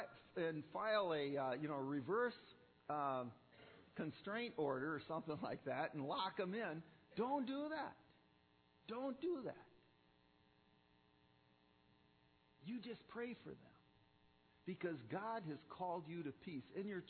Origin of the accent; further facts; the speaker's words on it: Minnesota, United States; I can recall growing up on the Iron Range